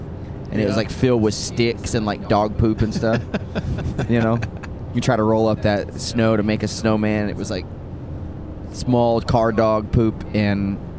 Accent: Florida, United States; I grew up in Florida, and I didn't know that.

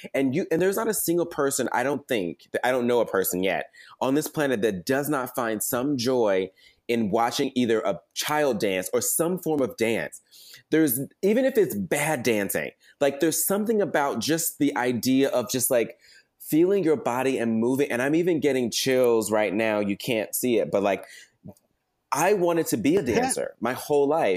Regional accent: the South, United States; being a Black boy growing up in the South, you know, like you're supposed to be a man and girls dance and don't be feminine.

